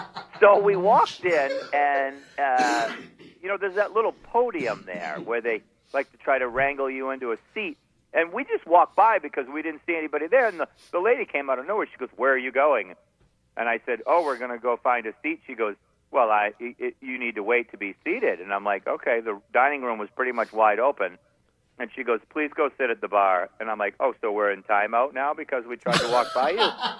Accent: Maine, United States; We're from Maine. We spent $6,000 so we could sit on the beach over there.

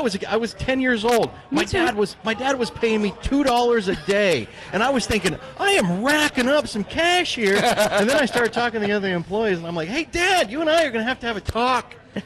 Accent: Boise, Idaho, United States; I'm from Boise, Idaho.

